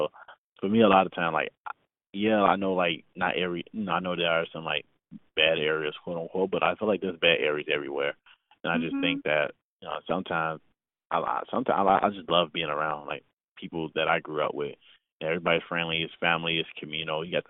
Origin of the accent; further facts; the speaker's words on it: Chicago, Illinois, United States; I think, like, Chicago in general, but I can even speak from my experiences, like, growing up on the South Side.